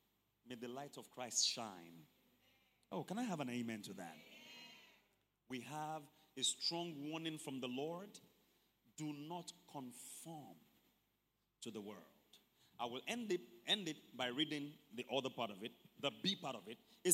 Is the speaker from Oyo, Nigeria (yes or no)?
yes; Mokola, Oyo, Nigeria; You know, people, we grew up in Mokola, and they're looking at somebody abroad.